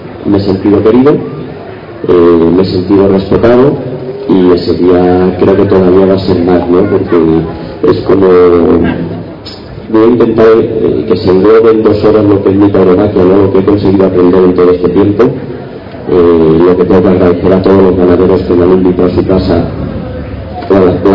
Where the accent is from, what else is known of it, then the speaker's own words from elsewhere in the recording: Guijuelo, Castile and León, Spain; he tenido la suerte de sentirme querido aquí en mi pueblo, de sentirme muy apreciado aquí